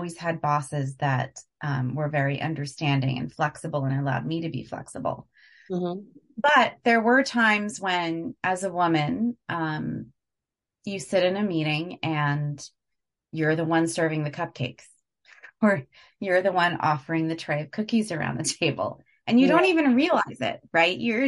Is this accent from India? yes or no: yes; India; I wonder if you're asking that because I'm an Indian woman, because we know that Indian families are get married, have children